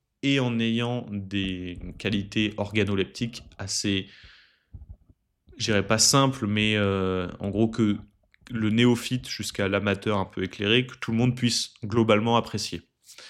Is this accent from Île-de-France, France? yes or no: yes; Marcoussis, Île-de-France, France; moi, je viens de Marcoussis, j'ai passé toute ma jeunesse, de mes 0 à mes 25 ans à Marcoussis